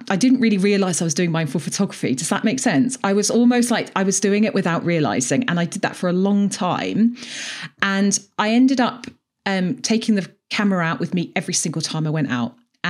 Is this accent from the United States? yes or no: no; South East England, United Kingdom; moved away as an adult; now in Edinburgh, United Kingdom; And I moved to Edinburgh about 10 years ago. So I'm actually originally from just outside London, obviously by my accent. And I've been up here in Scotland for about 10 years.